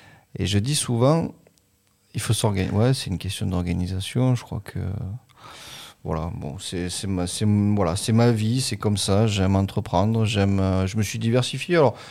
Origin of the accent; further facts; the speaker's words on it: Sorgues, Provence-Alpes-Côte d'Azur, France; il faut savoir que j'ai grandi devant le château, puisque je suis natif de Sorgues.